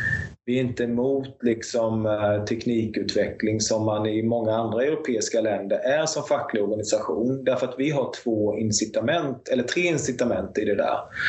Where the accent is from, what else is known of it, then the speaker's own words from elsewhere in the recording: Braås, Kronoberg County, Sweden; Om det inte behövs barnskötare i Braås där jag kommer ifrån